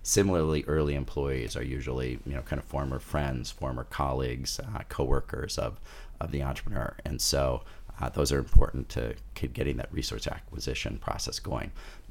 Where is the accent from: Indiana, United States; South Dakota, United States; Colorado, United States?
South Dakota, United States; Sioux Falls; even though South Dakota is a rural state, I grew up in Sioux Falls, which is a small town, getting bigger.